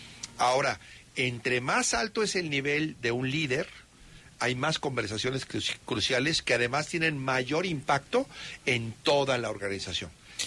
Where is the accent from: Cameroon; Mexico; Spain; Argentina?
Mexico; estaba yo como mexicano